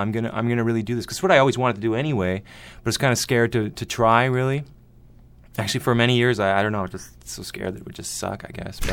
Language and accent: English; Montreal, Quebec, Canada; also born or lived in Ottawa; Well, actually, I'm from Montreal. I was born in Ottawa Hospital, actually. Spent most of my life in Quebec.